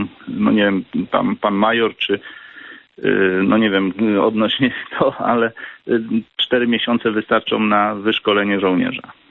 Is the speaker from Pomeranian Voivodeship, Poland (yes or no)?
no; Kielce, Świętokrzyskie Voivodeship, Poland; No, co prawda jestem z Kielc, ale powiem tak.